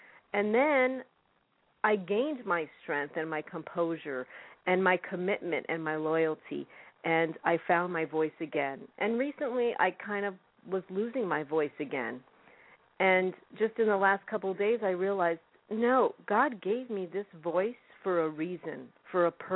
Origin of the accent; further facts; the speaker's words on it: Illinois, United States; I grew up in Illinois, and when we were children, we didn't have anything